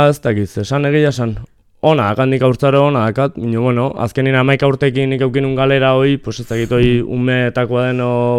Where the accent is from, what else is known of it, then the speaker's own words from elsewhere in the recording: Basque Country, Spain; Hemen Landetxeko plazan, bai. Elizalde auzoan.